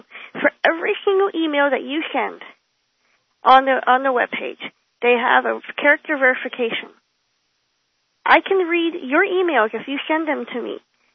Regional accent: Ontario, Canada; Okay. I just say that I'm from Canada.

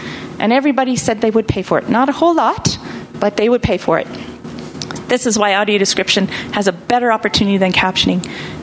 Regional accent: Thunder Bay, Ontario, Canada; I'm from Thunder Bay. It takes me about 18 hours to drive from Toronto to Thunder Bay.

